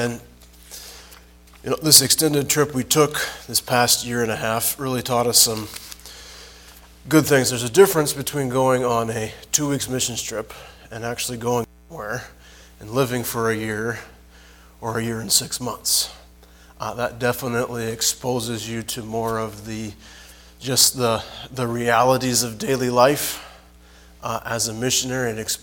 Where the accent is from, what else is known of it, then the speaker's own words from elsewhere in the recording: United States; And you know, we grew up here in the States.